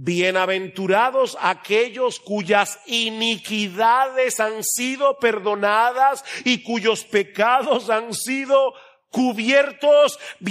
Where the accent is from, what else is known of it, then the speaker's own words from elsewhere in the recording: Dominican Republic; Y nosotros que somos dominicanos